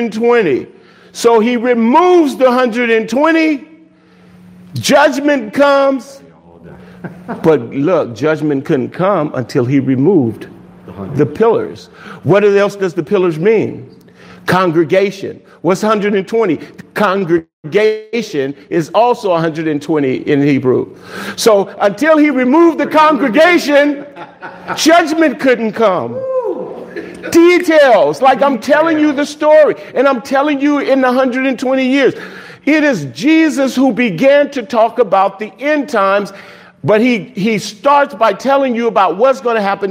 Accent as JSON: {"language": "English", "town": "Los Angeles", "region": "California", "country": "United States", "said": "So that's, I'm from South Central LA."}